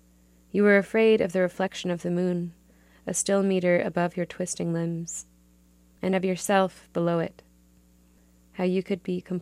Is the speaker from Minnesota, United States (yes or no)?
yes; Duluth, Minnesota, United States; I'm a poet from Duluth, Minnesota